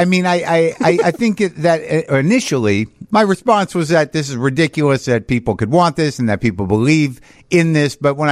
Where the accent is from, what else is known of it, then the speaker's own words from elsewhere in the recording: Albuquerque, New Mexico, United States; I grew up in New Mexico in Albuquerque